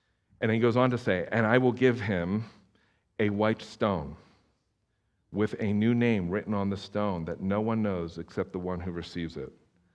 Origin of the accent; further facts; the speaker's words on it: East Coast, United States; because I grew up on the East Coast, right?